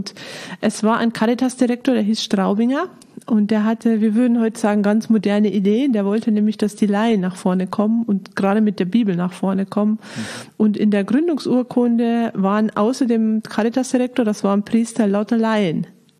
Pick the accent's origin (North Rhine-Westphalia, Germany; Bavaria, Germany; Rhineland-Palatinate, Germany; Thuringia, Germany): Bavaria, Germany; Ich komme aus Niederbayern und so richtig barock-katholisch-niederbayerisch bin ich aufgewachsen, habe aber einen Münsteraner Vater, von daher habe ich noch ein bisschen was Norddeutsches bekommen